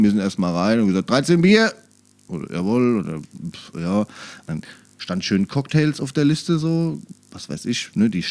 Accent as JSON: {"language": "German", "town": "Wiesbaden", "region": "Hesse", "country": "Germany", "tie": "born there", "said": "oh, ich bin gebürtig aus Wiesbaden."}